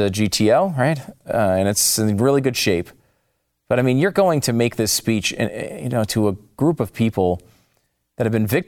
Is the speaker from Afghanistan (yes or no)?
no; New York, United States; born there; Now, I can say that as a New Yorker. I was born in New York.